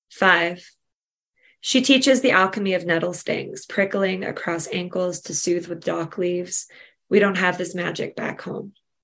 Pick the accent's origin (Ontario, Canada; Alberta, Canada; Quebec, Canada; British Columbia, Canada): Ontario, Canada; Amherstburg; So I'll read another, so to give the county some love, because I grew up in Amherstburg, this is my county poem.